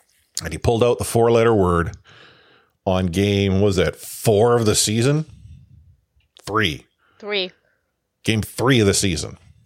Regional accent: Canada; as a Canadian

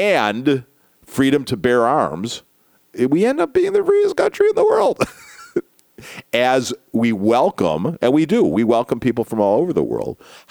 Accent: Florida, United States; A lot of times people think my home state of Florida is nuts, and we are nuts

